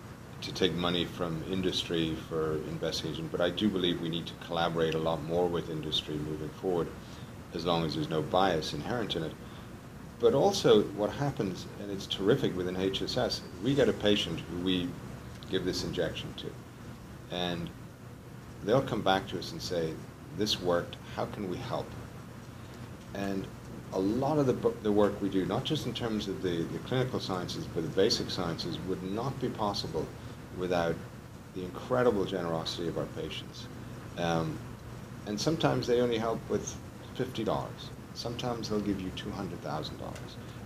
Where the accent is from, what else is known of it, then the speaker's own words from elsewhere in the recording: Texas, United States; accent: Texas; I was with my Texas accent, you know that I'm not from New York.